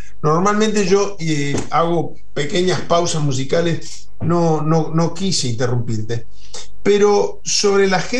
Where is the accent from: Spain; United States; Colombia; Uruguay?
Uruguay; Pero para ser autocrítico como uruguayo